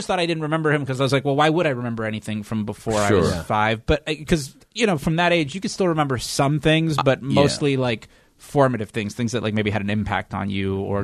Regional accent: Fort Lauderdale, Florida, United States; Originally Fort Lauderdale, Florida.

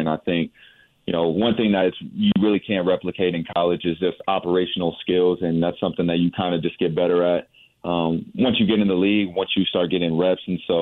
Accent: San Antonio, Texas, United States; now in Houston, United States; You know, I'm from the South. I'm from San Antonio, and I'm living in Houston now.

